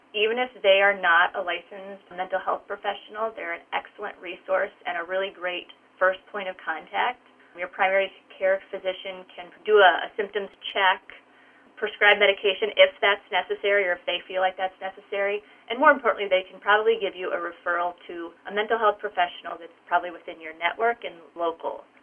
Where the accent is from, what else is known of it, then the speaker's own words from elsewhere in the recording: Iowa, United States; I'm very excited about this bill because I'm originally from Iowa, and so Joni Ernst represents, you know, my home state of Iowa